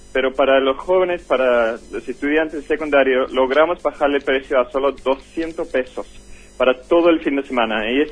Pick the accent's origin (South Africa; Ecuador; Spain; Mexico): South Africa; Franschhoek, Western Cape; Spanish is a second language; Yo me crecí en un pueblito que se llama Franschhoek, pero está muy muy cerca de Ciudad del Cabo.